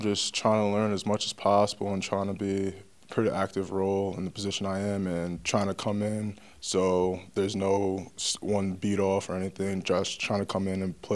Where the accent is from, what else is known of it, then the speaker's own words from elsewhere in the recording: Long Island, New York, United States; I grew up in Long Island, New York.